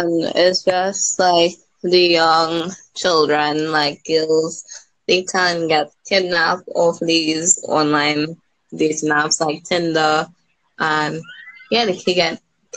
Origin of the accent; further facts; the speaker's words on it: California, United States; I'm from California.